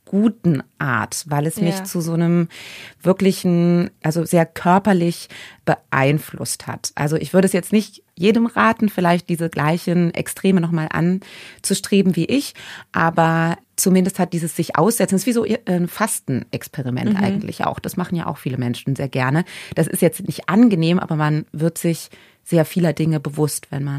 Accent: Thuringia, Germany; Und ich komme so aus Thüringen, da wird halt immer wieder nachgelegt.

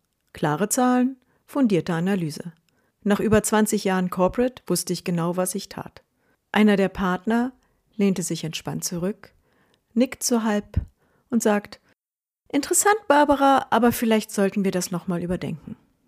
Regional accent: Berlin, Germany; now in Switzerland; Ich bin Berlinerin.

